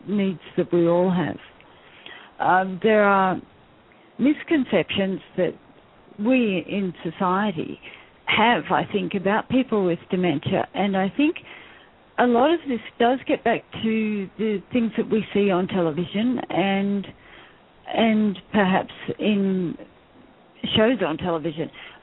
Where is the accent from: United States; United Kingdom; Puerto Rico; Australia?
Australia; And we're Australian, so it's illegal to not vote. In Australia, you must vote.